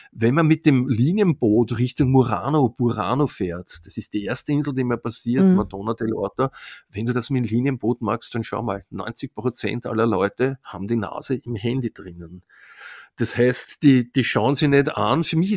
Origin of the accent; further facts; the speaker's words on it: Vienna, Austria; für mich als Wiener, als Zugereister gegenüber gestandenen Venezianer.